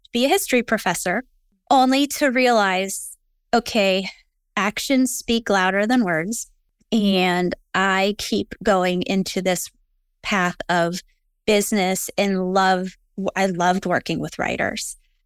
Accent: Ohio, United States; And I'm originally from Ohio

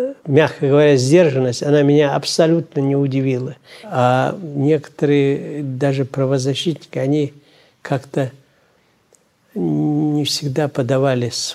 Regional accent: Dagestan, Russia; born there; на Кавказе, я родился в Дагестане, на Кавказе знают, что такое Чечня

